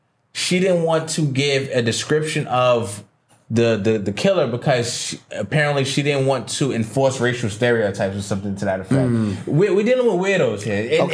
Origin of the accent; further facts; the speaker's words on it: New York, United States; I'm from New York, man.